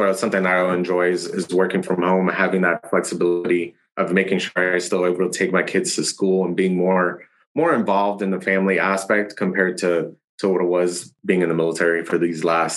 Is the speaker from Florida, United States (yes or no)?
yes; Miami, Florida, United States; Even though I'm from Miami, I'm not trying to go all the way back home, but Central Florida is kind of cool.